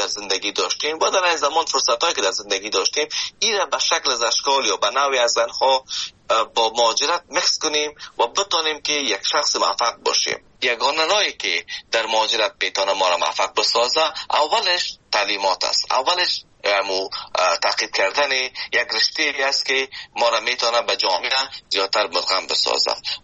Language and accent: Persian; Afghanistan; now in Canada; من از افغانستان به کانادا آمدم